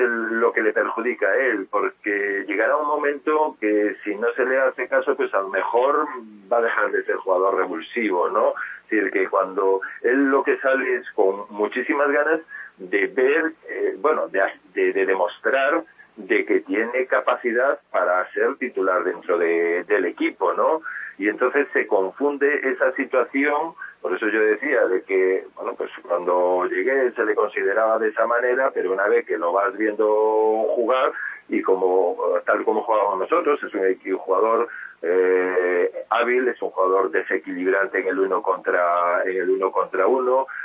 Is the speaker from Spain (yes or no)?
yes; Vigo, Galicia, Spain; yo soy de Vigo, vivo aquí en Vigo, he sido entrenador, jugador del Celta, entrenador del Celta B